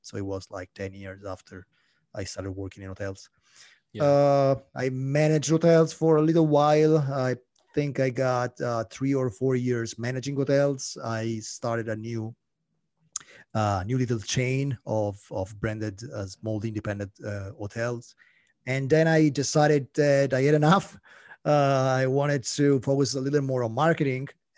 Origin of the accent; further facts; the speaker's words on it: Italy; English is a second language; No, I'm Italian. Okay. My French is really poor.